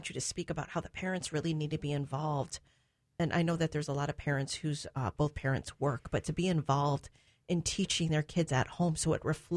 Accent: Illinois, United States; we live in Florida, right? And I came from Illinois.

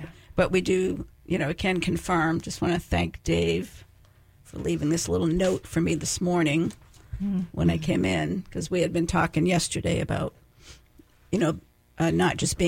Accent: Boston, Massachusetts, United States; I grew up in the Boston area. So, you know, the Boston Marathon.

